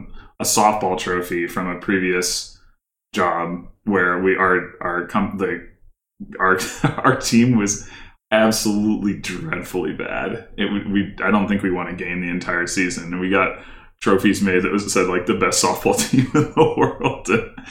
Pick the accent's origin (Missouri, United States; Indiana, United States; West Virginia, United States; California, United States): Missouri, United States; St. Louis; So I grew up in St. Louis, Missouri, in the United States.